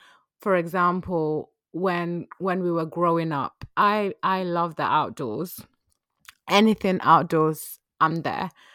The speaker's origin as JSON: {"language": "English", "region": "Yorkshire and the Humber", "country": "United Kingdom", "tie": "born or raised there", "lives_now": "London, United Kingdom", "said": "And then growing up, I grew up in Yorkshire, very green area."}